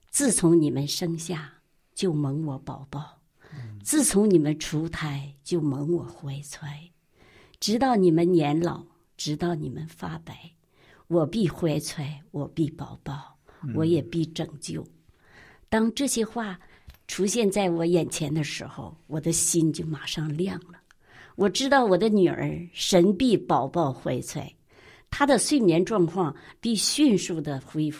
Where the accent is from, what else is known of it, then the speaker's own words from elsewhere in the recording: Liaoning, China; 我是从辽宁来的。